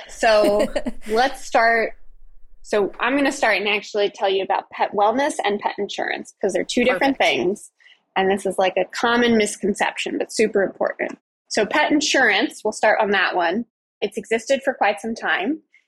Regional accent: Colorado, United States; I am from Colorado, and I grew up with cats and dogs

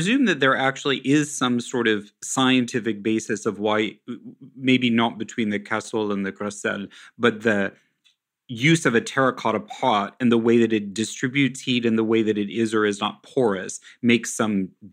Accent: Kansas City, Missouri, United States; I grew up in Kansas City

